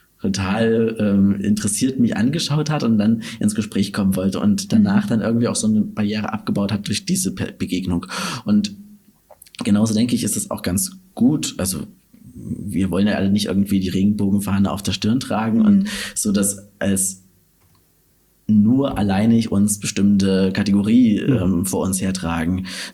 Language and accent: German; Gera, Thuringia, Germany; also born or lived in Dresden; weil ich mich tatsächlich in meiner Heimatgemeinde auch nicht geoutet habe